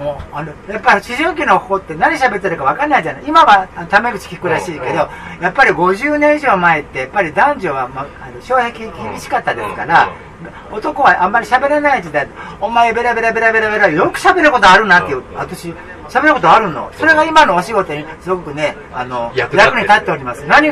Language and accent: Japanese; Kobe, Hyogo, Japan; 神戸、兵庫県神戸市垂水区です。